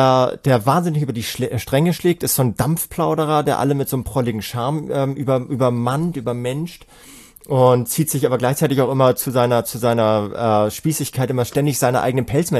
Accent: Hamburg, Germany; Also ich bin ja Hamburger

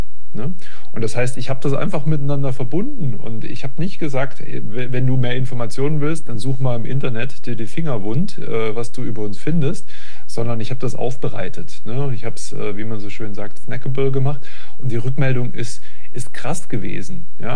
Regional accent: Baden-Württemberg, Germany; ich komme ja aus dem Speckgürtel von Stuttgart

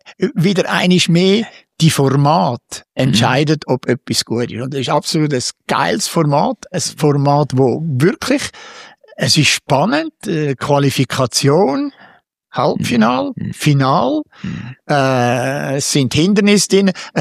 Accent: Switzerland; sind wir Schweizer gescheit genug

